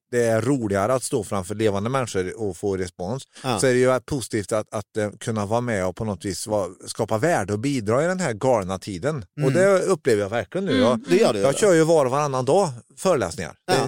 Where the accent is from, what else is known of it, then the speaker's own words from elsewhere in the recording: Karlstad, Värmland, Sweden; jag var hemma i Karlstad eller i Värmland.